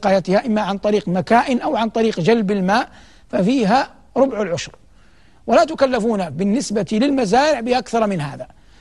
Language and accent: Arabic; Hejaz, Saudi Arabia; يسمونها عندنا في الحجاز بلدان